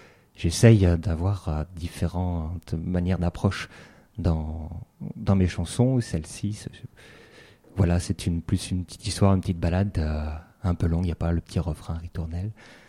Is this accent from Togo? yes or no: no; Morlaix, Brittany, France; je suis breton, alors je ne le revendique pas forcément haut et fort puisque je ne le parle pas